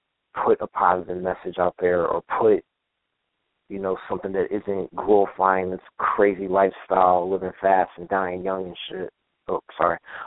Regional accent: Washington, District of Columbia, United States; I'm from Washington, D.C., born and raised.

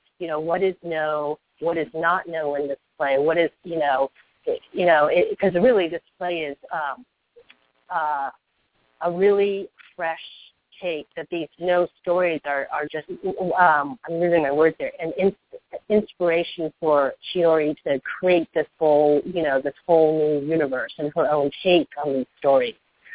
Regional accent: Japan; very much being also someone who was born and raised in Japan and coming to know in a way as maybe almost like an outsider with two feet into the culture of origin

